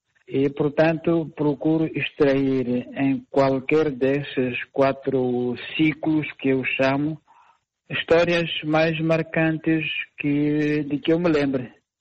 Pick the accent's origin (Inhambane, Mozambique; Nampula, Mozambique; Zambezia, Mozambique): Inhambane, Mozambique; Zoalo; desde a minha infância na minha aldeia natal em Zoalo, no distrito de Omoína, em Nhambane